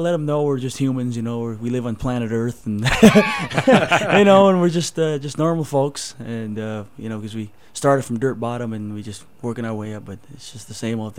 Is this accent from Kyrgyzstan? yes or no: no; Tonga; now in Salt Lake City, United States; When we came from Tonga in 65 and settled in Salt Lake, he just wanted something our family could do together.